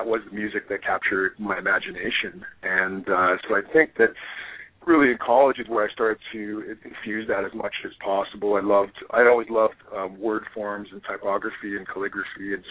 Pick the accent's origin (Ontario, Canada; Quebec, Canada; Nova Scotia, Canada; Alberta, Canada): Alberta, Canada; Edmonton; I grew up in Edmonton, which is the probably the most populated northernmost city in the country.